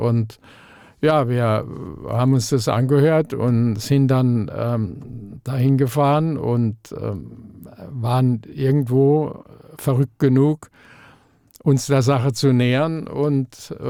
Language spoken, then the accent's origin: German; Mannheim, Baden-Württemberg, Germany; ich komme aus Mannheim